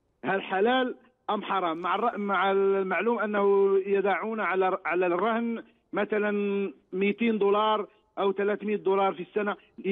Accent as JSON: {"language": "Arabic", "country": "Morocco", "said": "عندنا في المغرب الراجل لم يكون عنده بيت بيرهنه لشخص آخر لمدة سنة"}